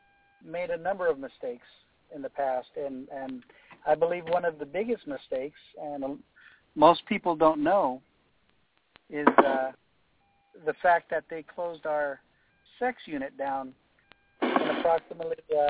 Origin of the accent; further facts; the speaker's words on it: California, United States; Born and raised in the Bay Area. Ended up going to school while I was at work at the sheriff's office.